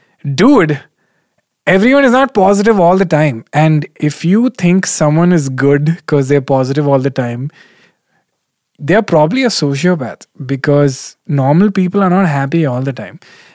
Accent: South India, India; I'm South Indian, so I keep saying how.

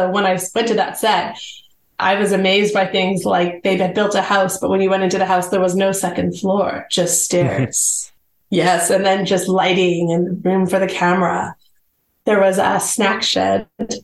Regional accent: Edmonton, Alberta, Canada; born there; now in Calgary, Canada; I'm actually in Calgary, so we're south of Edmonton. Okay. Yeah, I was born in Edmonton

